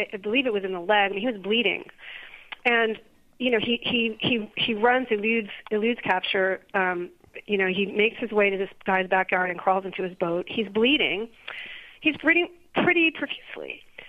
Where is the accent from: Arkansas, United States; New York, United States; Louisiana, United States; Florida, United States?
New York, United States; and I'm not a Bostonian. I'm a New Yorker, so I can't.